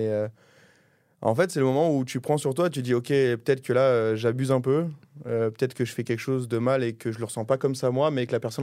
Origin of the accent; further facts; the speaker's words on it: Provence-Alpes-Côte d'Azur, France; Alors, je suis originaire de la Provence, donc j'adore l'huile d'olive.